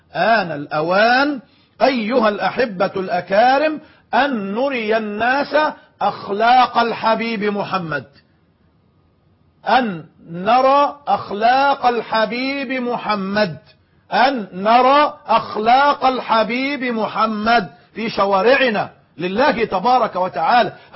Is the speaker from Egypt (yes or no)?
yes; Egypt; كمصريين على سبيل المثال في بلدنا مصر